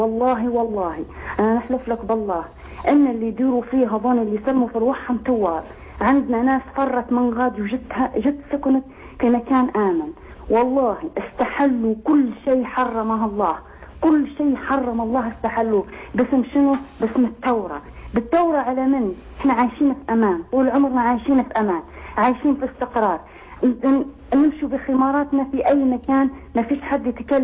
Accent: Cyrenaica, Libya; أنا من ليبيا يا شيخ

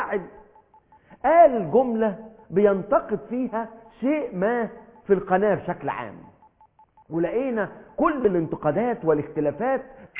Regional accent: Egypt; مش هي دي اخلاقنا كمصريين، مش هي دي اخلاقنا كمسلمين

